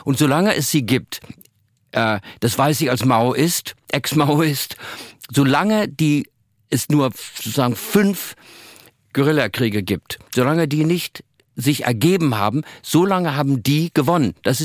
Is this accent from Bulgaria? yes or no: no; Kuala Lumpur, Federal Territory of Kuala Lumpur, Malaysia; Also ich habe meine Kindheit in Kuala Lumpur verbracht